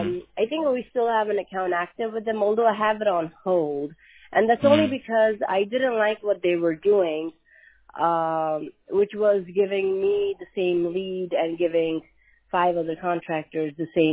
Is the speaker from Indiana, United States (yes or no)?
no; Queens, New York, United States; I mean, honestly, we're from Queens. Me and my husband are both from Queens. We just moved out to NASA like about 3 years ago.